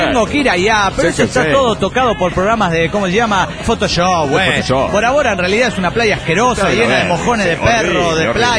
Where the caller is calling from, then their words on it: Michoacán, Mexico; Hola amigos … de Marilla Michoacán, México.